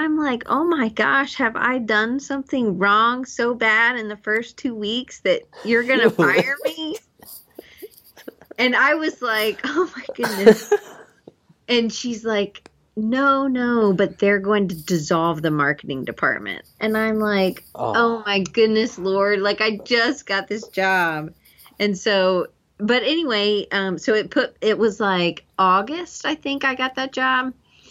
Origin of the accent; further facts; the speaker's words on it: Georgia, United States; also born or lived in Denver, United States; So I grew up in Georgia and I went to Auburn, which is in Alabama